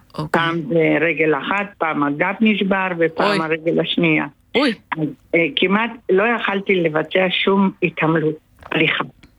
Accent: Russia; אני מרוסיה, מה לעשות?

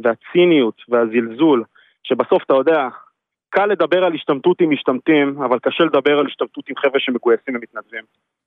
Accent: Zikhron Ya'akov, Haifa District, Israel; אני מזיכרון יעקב

